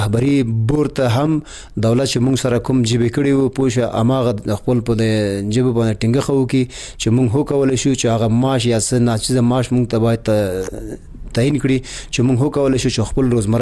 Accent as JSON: {"language": "Pashto", "country": "Afghanistan", "said": "مونږ افغانان یو"}